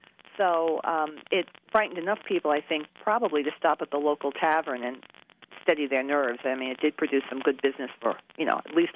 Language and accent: English; New York, United States; I'm originally from New York, so I grew up with the stories of Washington Irving and the Headless Horseman, which had some historical roots.